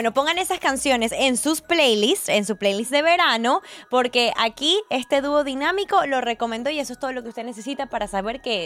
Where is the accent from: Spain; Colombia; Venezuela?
Venezuela; como venezolana tengo que decirlo, me encanta lo que está haciendo este chico